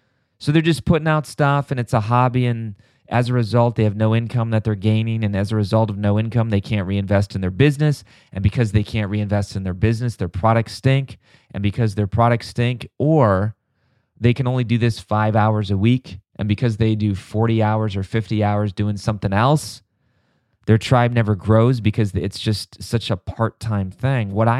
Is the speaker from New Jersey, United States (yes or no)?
no; Milwaukee, Wisconsin, United States; I was born and raised in Milwaukee.